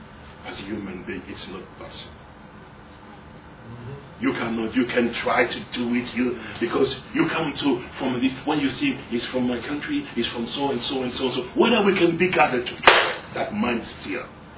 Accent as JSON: {"language": "English", "country": "Belgium", "second_language": "English", "said": "I come from Belgium, he comes from Singapore, but it's also a country that we live."}